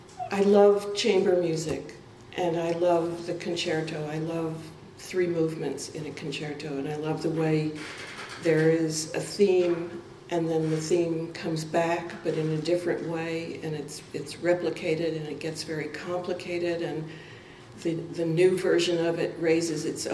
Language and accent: English; New York, United States; Now that I'm a Texan instead of a New Yorker, I don't get to see any of this stuff, so, or not much of it.